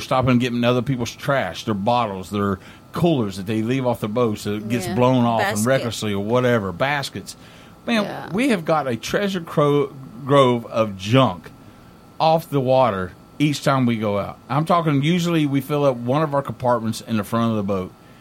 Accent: West Virginia, United States; You know, I grew up, like I told you, I grew up poorly in West Virginia.

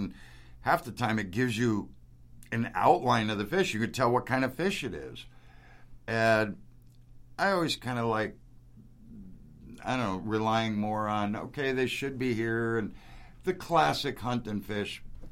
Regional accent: Midwest, United States; But I'm from the Midwest, grew up eating Wonder Bread.

